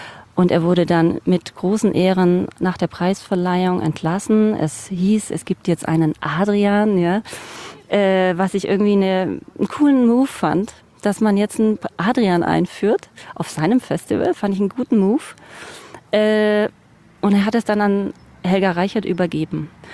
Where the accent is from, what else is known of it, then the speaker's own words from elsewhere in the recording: Biberach, Baden-Württemberg, Germany; born there; Ich bin gebürtige Biberacherin.